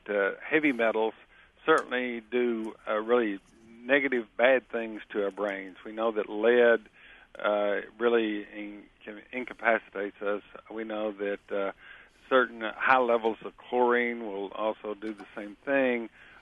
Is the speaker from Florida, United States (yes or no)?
no; Texas, United States; No, I'm from Texas.